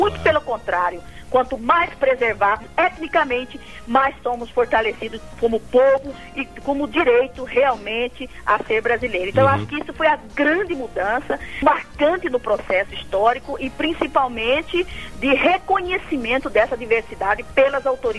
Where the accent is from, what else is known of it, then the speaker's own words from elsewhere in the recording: Brazil; nós índios, ser considerados como brasileiros, como primeiros nativos, primeiros habitantes dessa terra